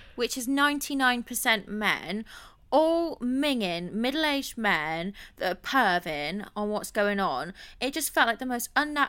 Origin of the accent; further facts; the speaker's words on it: Plymouth, South West England, United Kingdom; do you want to sponsor our podcast? We're from Plymouth.